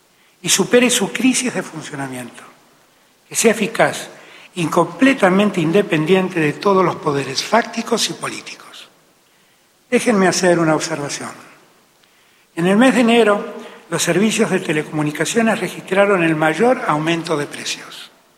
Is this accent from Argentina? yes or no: yes; Argentina; Como argentinos y argentinas, tenemos que estar orgullosos de esta empresa